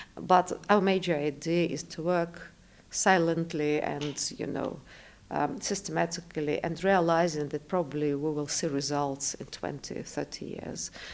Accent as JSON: {"language": "English", "region": "Moscow", "country": "Russia", "said": "Yes, I'm Moscovite. I was born in Moscow."}